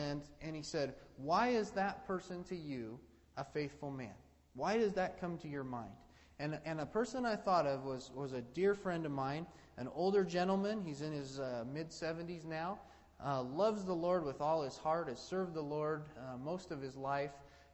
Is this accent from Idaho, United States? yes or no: yes; Idaho, United States; I was going with a unit out of Washington. I was from Idaho, so I didn't know anybody there.